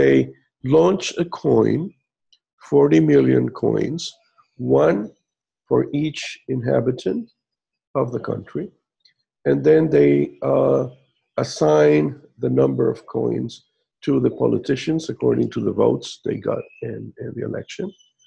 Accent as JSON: {"language": "English", "town": "Merida", "region": "Yucatán", "country": "Mexico", "tie": "born or raised there", "second_language": "English", "said": "No, we've had them here in my hometown in Merida"}